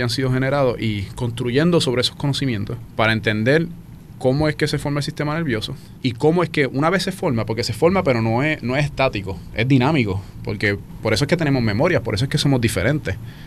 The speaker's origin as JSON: {"language": "Spanish", "country": "Puerto Rico", "said": "Veo como puertorriqueño la situación en la cual estamos"}